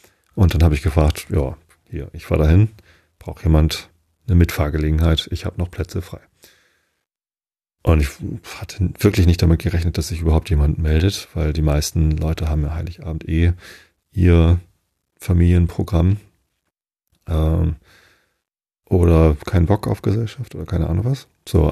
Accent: Wistedt, Lower Saxony, Germany; ich komme ja aber aus Wisted und ich bin und Wisted hat keine eigene Kirche und Wisted gehört halt zur Tosteder Kirche. Ich bin in Tosted konfirmiert.

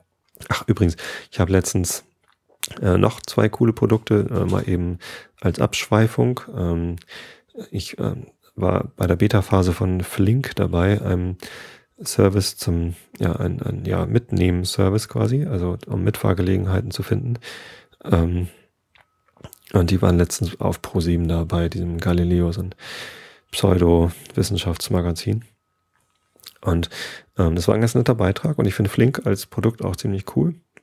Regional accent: Wistedt, Lower Saxony, Germany; bei einem kleinen Kiosk in Tostedt, wo ich halt aufgewachsen bin. Also ich bin in Visted aufgewachsen

